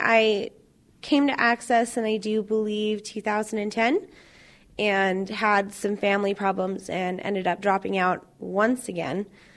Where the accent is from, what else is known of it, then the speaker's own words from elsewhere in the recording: Billings, Montana, United States; I actually grew up in Billings, Montana, and when I was 11 years old, me, my father, and my two brothers moved to Helena